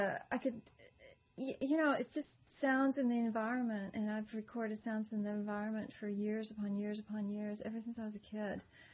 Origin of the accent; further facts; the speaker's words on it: Texas, United States; Yeah, I'm Texan.